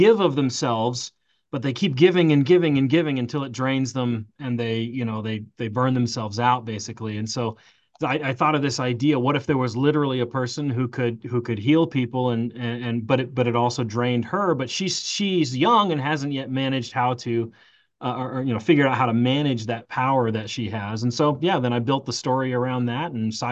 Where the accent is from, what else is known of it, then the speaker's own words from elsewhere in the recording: Colorado, United States; I also like to pay tribute to my home state of Colorado as much as I can and do as much filming here as I can